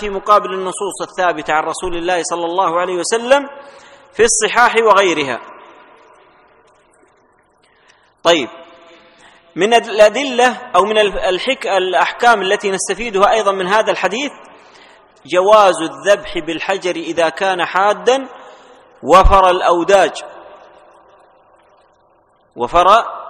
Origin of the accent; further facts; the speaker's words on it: Saudi Arabia; ويذكر عن أحد أمراء القبائل عندنا في المملكة العربية السعودية قبل 70 سنة أو 60 سنة